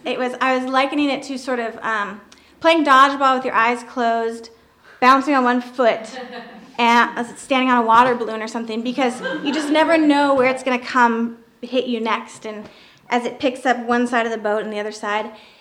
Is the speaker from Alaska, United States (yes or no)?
yes; Homer, Alaska, United States; So the story takes place in Homer, Alaska, which is my hometown.